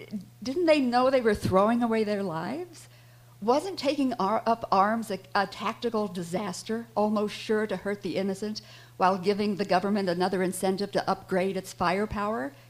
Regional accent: Midwest, United States; now in New York, United States; I moved to New York from the Midwest, and became a little more interested in what was going on in terms of the left

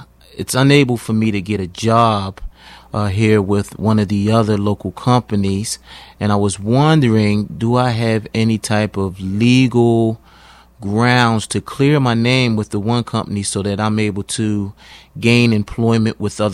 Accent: Henrico County, Virginia, United States; I'm from Henrico County.

